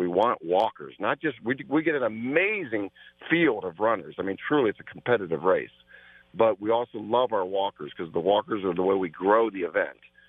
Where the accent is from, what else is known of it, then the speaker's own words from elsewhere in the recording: Akron, Ohio, United States; It goes actually through my neighborhood. I grew up in the St. Vincent St. Mary High School neighborhood. I call it the hood, but it's still a beautiful, beautiful area in West Hill, Akron.